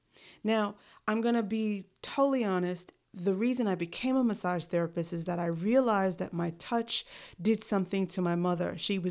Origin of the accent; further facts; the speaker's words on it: New York City, New York, United States; Well, I am from New York City